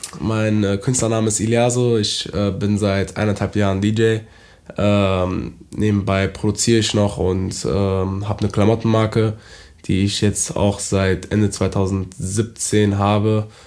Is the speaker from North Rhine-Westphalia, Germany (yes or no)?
yes; Düsseldorf, North Rhine-Westphalia, Germany; also born or lived in Essen; Genau, ich komme aus Düsseldorf, bin in Essen geboren, aber lebe seitdem ich denken kann in Düsseldorf.